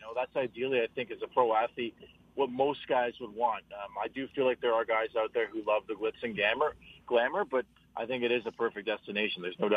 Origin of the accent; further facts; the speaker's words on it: Montreal, Quebec, Canada; born there; now in Toronto, Canada; I was born in Montreal. That market is ridiculous with the French and English-speaking media. And now living near Toronto the way I have for the last 23-some-odd years